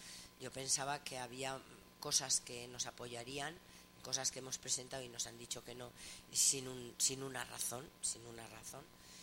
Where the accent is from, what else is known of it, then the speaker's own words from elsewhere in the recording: Navarre, Spain; Somos españoles, somos navarros y ya está, y no hay más.